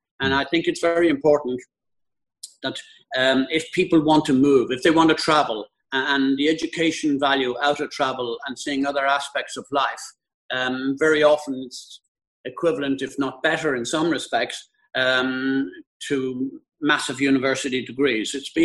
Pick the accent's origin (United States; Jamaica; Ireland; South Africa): Ireland; Dublin, Leinster; I was growing up in Dublin.